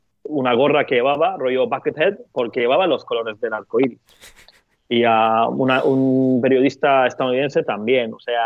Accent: Turkey; Yo soy de Turquía. En Turquía siempre ha sido un país donde se bebe, se consume mucho alcohol, hay mucha fiesta

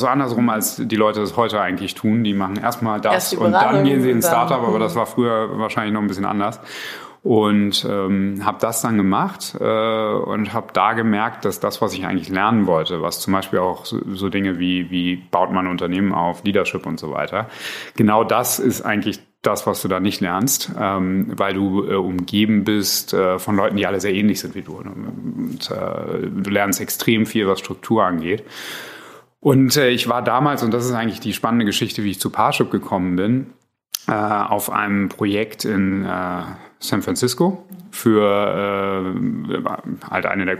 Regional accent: Berlin, Germany; Ich bin eigentlich Berliner

